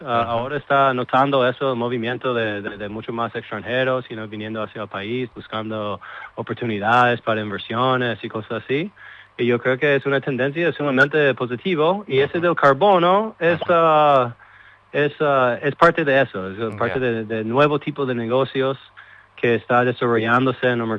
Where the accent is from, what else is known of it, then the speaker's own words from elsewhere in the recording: United States; Spanish is a second language; now in Asunción, Paraguay; Yo soy de los Estados Unidos.